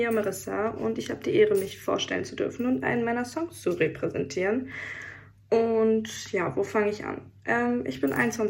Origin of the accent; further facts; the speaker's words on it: North Rhine-Westphalia, Germany; Genau, ich komme aus dem Pott